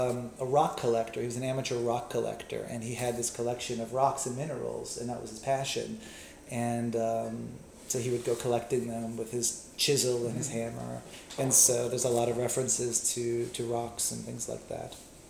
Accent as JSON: {"language": "English", "region": "Maryland", "country": "United States", "tie": "born or raised there", "said": "But it's about where I grew up in Maryland, in suburban Maryland."}